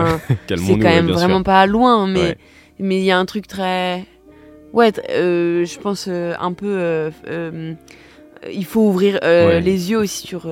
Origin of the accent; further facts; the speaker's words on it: Nevers, Bourgogne-Franche-Comté, France; je viens de Nevers qui est une plus petite ville